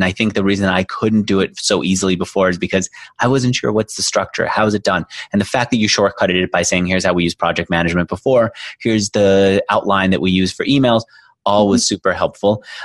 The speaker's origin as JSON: {"language": "English", "region": "New York", "country": "United States", "tie": "born or raised there", "said": "Yes, I was always strange to me when I grew up in New York. That world didn't exist to me."}